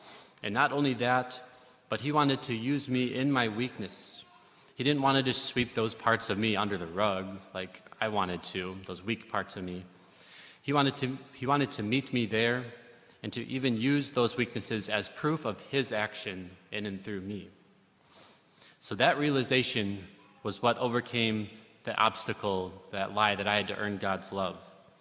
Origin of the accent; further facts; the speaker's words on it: Fowler, United States; So I come from Fowler, along with Father Matthias, you know, the land flowing with milk and honey, where everyone drinks holy water